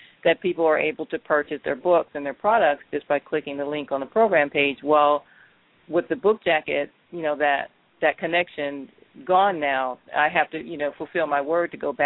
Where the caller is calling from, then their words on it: Cleveland, Ohio, United States; I'm in Cleveland.